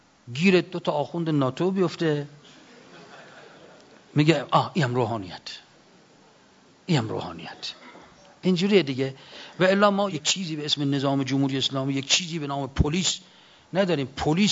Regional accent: Mashhad, Razavi Khorasan, Iran; مخصوصا تو شهر خودمون مشهد

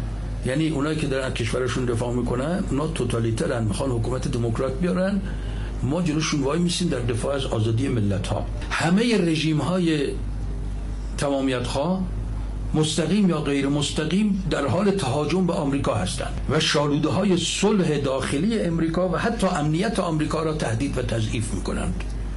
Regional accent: Iran; من گفتم آقا شما ایتالیایی، ما هم ایرانیم

